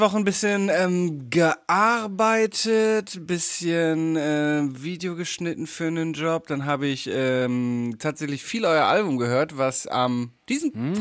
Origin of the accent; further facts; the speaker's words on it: Netherlands; ich meine, wir haben auch viel Imbiss, aber das isst du ja auch nur, wenn du hier so, weißt du, als Holländer gehst du ja nicht jeden Tag eine Bittergarnitur reinstellen irgendwie.